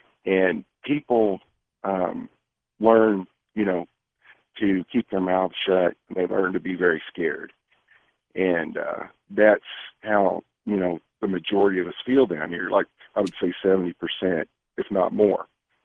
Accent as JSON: {"language": "English", "region": "Arkansas", "country": "United States", "said": "being that I'm from Arkansas, down here in Razorback country"}